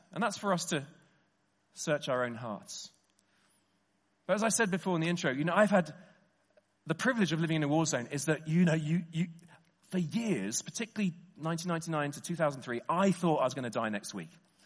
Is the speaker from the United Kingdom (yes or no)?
yes; England, United Kingdom; Let me talk as an Englishman rather than you Welsh folk.